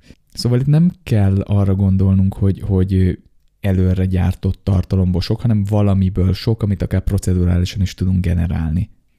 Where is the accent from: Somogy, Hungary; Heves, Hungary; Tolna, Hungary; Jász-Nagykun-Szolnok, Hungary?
Jász-Nagykun-Szolnok, Hungary; Kisújszállás; még kisújszálláson, ahol én születtem, származom